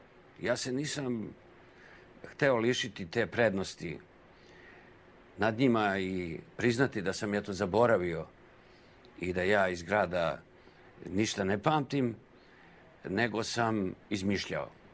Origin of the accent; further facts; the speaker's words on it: Senta, Vojvodina, Serbia; born there; pošto sam imao to pokriće da sam rođen u Senti